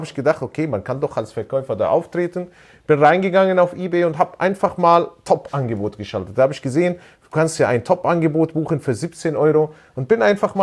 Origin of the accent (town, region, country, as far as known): Palestine